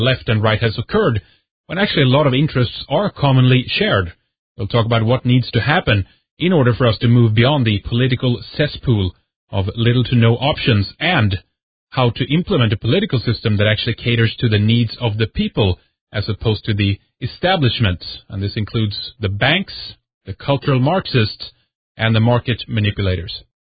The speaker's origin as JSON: {"language": "English", "country": "Sweden", "said": "from Sweden."}